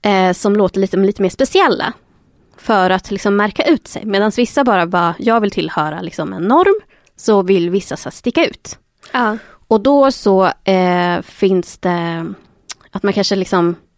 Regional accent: Gävle, Gävleborg County, Sweden; Och det var en person från Gävle, där jag växte upp.

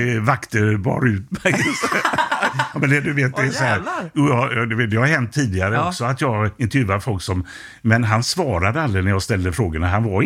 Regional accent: Gothenburg, Västra Götaland County, Sweden; Jag är uppväxt här i Göteborg på Hisingen i Biskopsgården.

